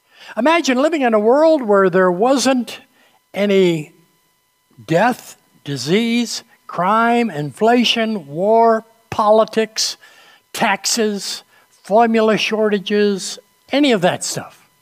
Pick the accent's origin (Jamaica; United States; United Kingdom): United States; New England; I grew up in the Congregational Church in New England.